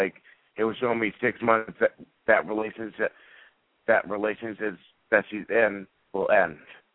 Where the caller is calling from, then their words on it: New Jersey, United States; I'm calling from New Jersey.